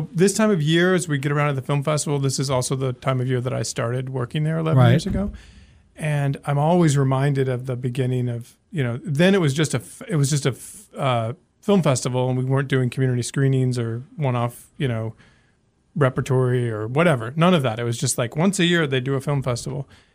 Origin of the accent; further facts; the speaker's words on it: St. Louis, Missouri, United States; now in Missoula, United States; I grew up in St. Louis, Missouri. And, yeah, I got out here in 98.